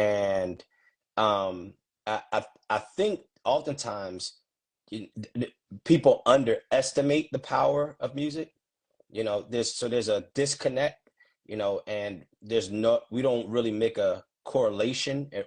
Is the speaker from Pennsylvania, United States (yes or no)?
yes; Philadelphia, Pennsylvania, United States; which people know that I'm from Philly